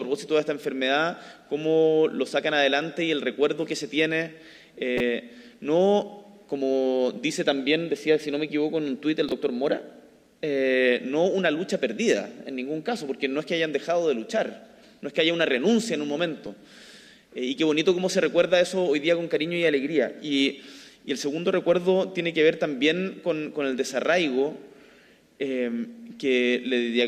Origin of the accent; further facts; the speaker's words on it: Magallanes and Chilean Antarctica, Chile; somos magallánicos.